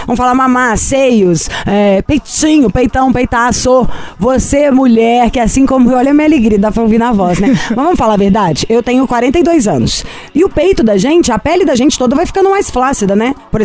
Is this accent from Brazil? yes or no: yes; Brazil; porque eu sou brasileira, moro num país tropical.